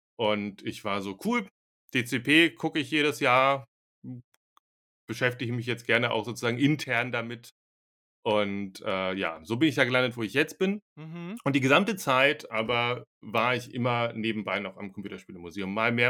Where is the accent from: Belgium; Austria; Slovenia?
Slovenia; German is a second language; ich bin ursprünglich Slowene und es gab viel auf Slowenisch und es gab viel auf Kroatisch, was ich auch spreche.